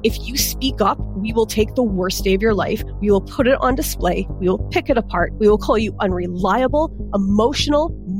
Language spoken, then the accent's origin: English; Canada; Because we are Canadian